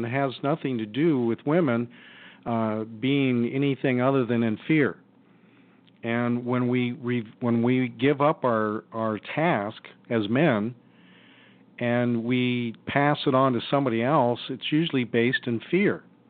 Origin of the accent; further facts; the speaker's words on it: Jersey Shore, Pennsylvania, United States; born there; I was born there in Jersey Shore, Pennsylvania, right outside of Williamsport, the home of the Little League, some of you know.